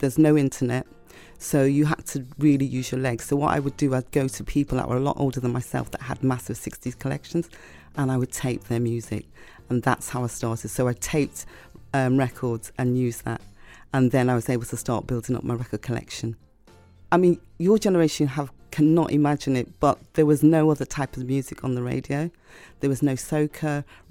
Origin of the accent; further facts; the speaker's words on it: Liverpool, North West England, United Kingdom; now in London, United Kingdom; I'm from Liverpool originally. So when I first came to London and I was on the radio, I had to really learn very quickly how to change my accent so that people could understand me.